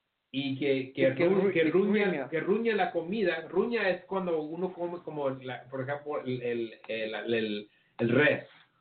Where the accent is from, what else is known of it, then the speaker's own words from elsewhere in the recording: Mexico; yo que me creé como mexicano